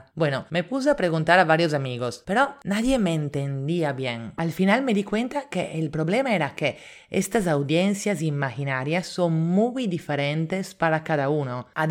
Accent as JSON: {"language": "Spanish", "country": "Italy", "lives_now": "Lima, Peru", "said": "italiana en Lima."}